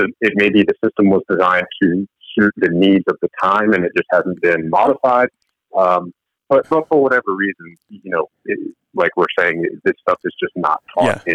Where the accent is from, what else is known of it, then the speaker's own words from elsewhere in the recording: Roanoke, Virginia, United States; the goal with that was to be able to reach and help people outside of my hometown. So my gym was in Roanoke, Virginia.